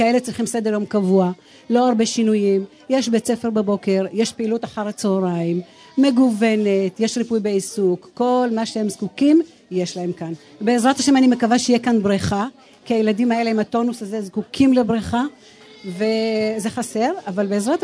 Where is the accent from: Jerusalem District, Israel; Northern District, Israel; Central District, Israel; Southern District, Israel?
Jerusalem District, Israel; Jerusalem; מירושלים.